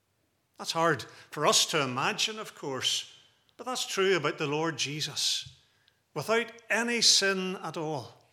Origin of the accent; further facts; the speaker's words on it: Portrush, Northern Ireland, United Kingdom; Now, I grew up in Portrush, and way back in olden days when I was there, they had a lifeboat in Portrush